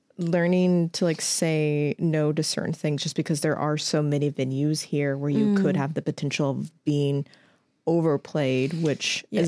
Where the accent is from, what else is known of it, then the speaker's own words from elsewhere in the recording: Indiana, United States; Like back, like in my home state of Indiana, there's not, I mean, maybe I just haven't found it there.